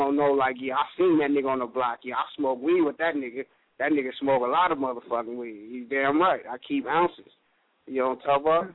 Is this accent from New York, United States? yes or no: no; Los Angeles, California, United States; I'm from L.A., you know what I'm saying? Born and raised L.A., motherfucking California, you know what I'm saying?